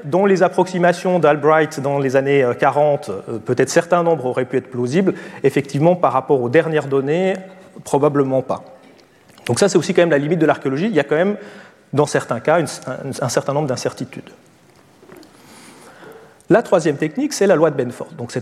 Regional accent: Switzerland; bon, parce que je viens de Suisse

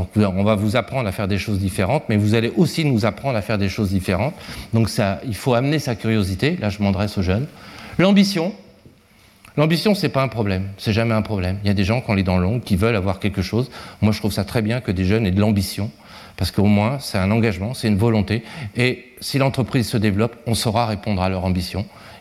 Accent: Brittany, France; Ben oui, on a une région, on est breton. Bon, fier de l'être, ouais, pas plus que ça, mais breton quand même

